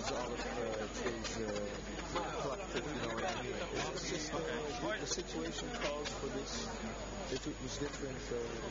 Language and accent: English; New York, United States; I'm from New York.